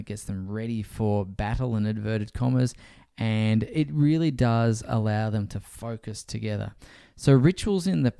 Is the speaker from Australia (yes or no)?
yes; Australia; as an Australian, it really does break my heart to say this